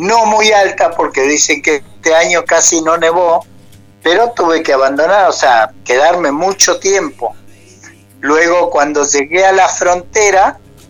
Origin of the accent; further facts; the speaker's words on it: Ushuaia, Tierra del Fuego, Argentina; now in United States; Yo cuando salí de Argentina pensé que había pasado por todos los fríos, que no habría más frío que eso, cuando salí de Ushuaia, ¿no?